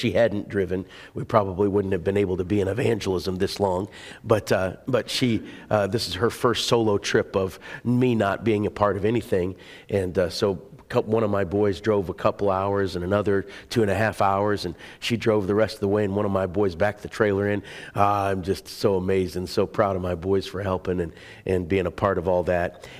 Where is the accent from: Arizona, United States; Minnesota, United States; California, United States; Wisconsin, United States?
Minnesota, United States; I grew up in Minnesota, so it was really comical to me when I moved down to North Carolina